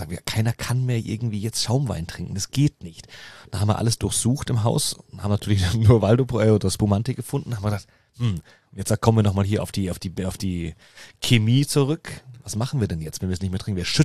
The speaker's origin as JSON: {"language": "German", "country": "Germany", "said": "Pro Kopf sind wir Deutsche"}